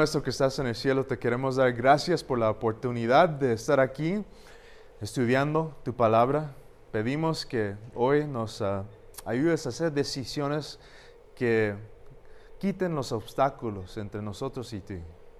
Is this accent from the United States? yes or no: yes; California, United States; also born or lived in Antigua, Guatemala; yo nací en California, me crecí ahí, pero viví en Antigua 2 o 3 años. Mi papá estuvo en un restaurante vegetariano aquí, mi papá también plantó una iglesia en San Lucas y ahí vivimos. Después me moví de regreso a California, estudié ahí